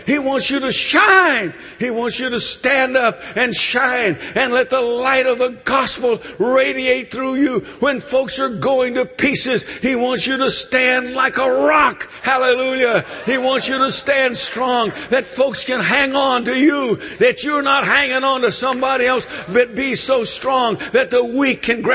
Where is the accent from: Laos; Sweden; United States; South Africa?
United States; Connecticut; also born or lived in North Carolina; I was from Connecticut, but I spent 12 years in North Carolina, and then we went back to where I was from when I was 13.